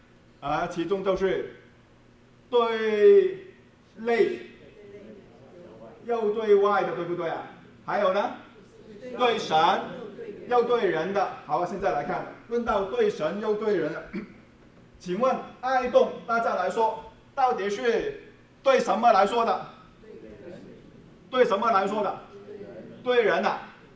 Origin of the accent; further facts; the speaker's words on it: China; 那我们中国人呢，我告诉你啊，我们呢是很容易斤斤计较的